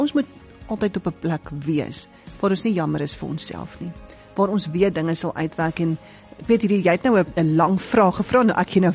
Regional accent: Orkney, North West, South Africa; oorkant ons woongebied, waar ek groot geword het in Orkney Park.

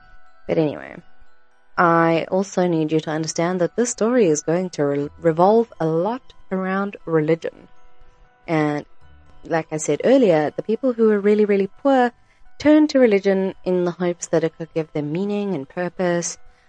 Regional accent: Krugersdorp, Gauteng, South Africa; I was born right there in Krugersdorp Private Hospital in the middle of Krugersdorp

